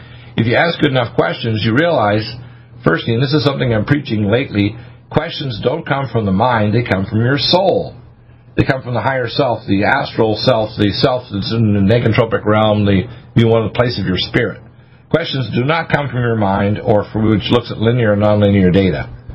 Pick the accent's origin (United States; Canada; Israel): Canada; Dartmouth, Nova Scotia; I was raised in Dartmouth, Nova Scotia.